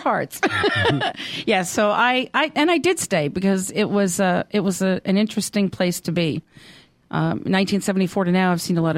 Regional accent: New Jersey, United States; moved away; When I first came down here, I am from New Jersey, and when I first came down here, which was in 1974

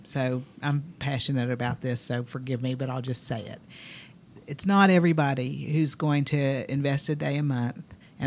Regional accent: the South, United States; You know, I grew up in the South. I had years of charm school.

